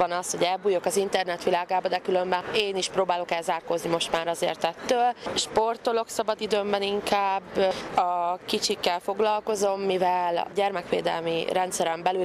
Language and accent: Hungarian; Komárom, Komárom-Esztergom, Hungary; Komáromból jöttem, gyermekotthonos vagyok.